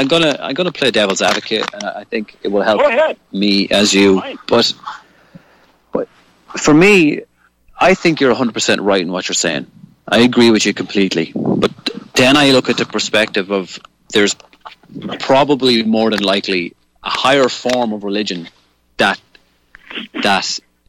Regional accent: Ireland; even though I'm an Irish man and I am very moved by Irish music, by the Irish language, by the flag

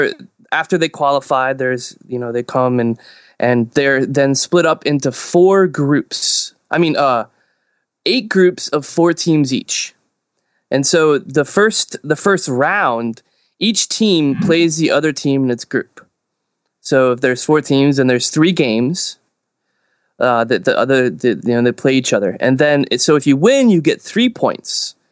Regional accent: New Orleans, Louisiana, United States; I'm from New Orleans.

